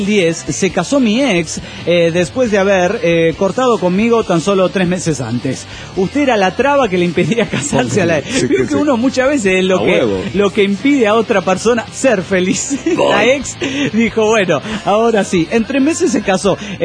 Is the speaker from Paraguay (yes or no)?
no; Cuernavaca, Morelos, Mexico; de Cuernavaca, Morelos, México.